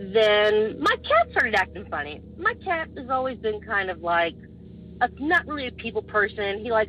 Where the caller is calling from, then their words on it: California, United States; I'm calling from Southern California.